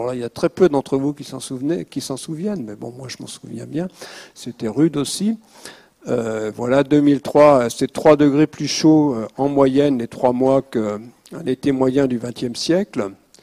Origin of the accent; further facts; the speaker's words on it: Brittany, France; si on prend la Bretagne, moi je suis breton